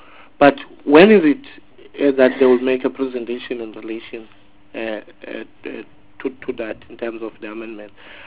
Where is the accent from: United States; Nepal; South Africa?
South Africa; By the look of things, I'm a South African.